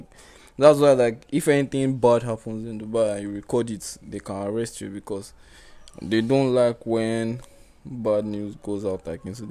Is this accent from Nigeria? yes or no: yes; Nigeria; As a Nigerian, no. Like, as a Nigerian, you can't even open a bank account.